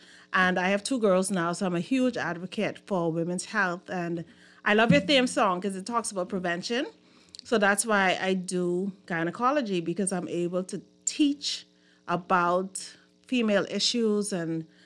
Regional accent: Fox Hill, New Providence, Bahamas; I am a true daughter of the Bahamian soil. True, true daughter. I grew up in Fox Hill, the great community of Fox Hill.

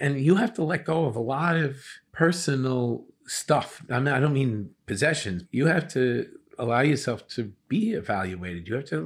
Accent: Lindenhurst, New York, United States; It was very close to my family home. It was in Massapequa. I grew up in Lindenhurst.

